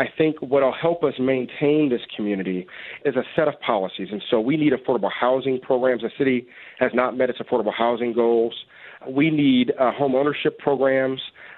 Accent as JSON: {"language": "English", "town": "Englewood", "country": "United States", "tie": "born or raised there", "said": "I grew up here in Englewood. My family also experienced rent increases, and we were evicted. And so we moved around."}